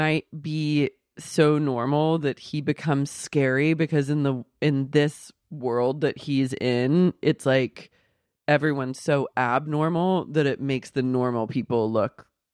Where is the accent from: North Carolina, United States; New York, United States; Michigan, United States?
Michigan, United States; Ann Arbor; I'm from Michigan. Of course I'm going to have a family frame.